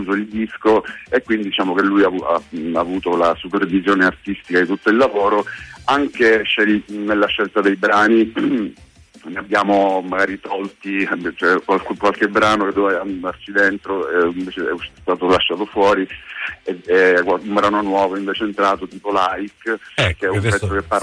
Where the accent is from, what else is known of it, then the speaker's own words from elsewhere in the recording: Messina, Sicily, Italy; moved away as an adult; also born or lived in Palermo / Bologna / Milan; now in Naples, Italy; io ho cambiato tante città, sono di Messina